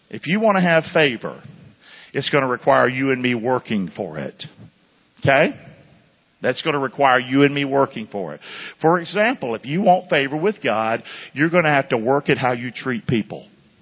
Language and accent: English; the South, United States; Growing up in the South, country boy, all that kind of stuff.